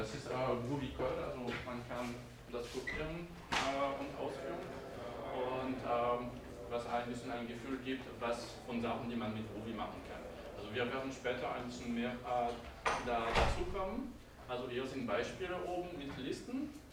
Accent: France; German is a second language; now in Bernau, Germany; also wie ich das nicht verstecken kann vom Akzent, bin ich Franzose, aber ich lebe in der Nähe von Bernau

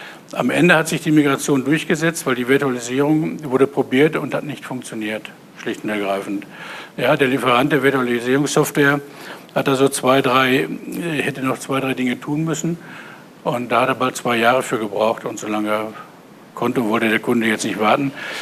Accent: Dortmund, North Rhine-Westphalia, Germany; born there; als gebürtiger Dortmunder, der auch in Dortmund Informatik studiert hat

